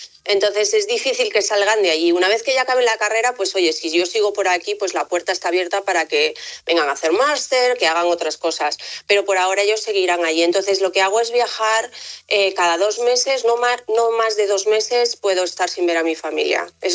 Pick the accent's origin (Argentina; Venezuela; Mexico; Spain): Spain; yo soy un poco exótica porque encima soy rubia y ojos azules, no soy muy española, la verdad. Entonces aquí es como que soy muy exótica